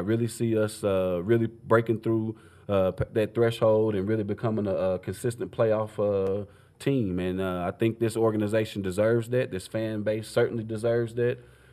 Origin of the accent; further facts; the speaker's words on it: Paducah, Kentucky, United States; now in Atlanta, United States; I still have my home in Atlanta, Georgia, but I also have a farm property in my hometown of Paducah, Kentucky as well.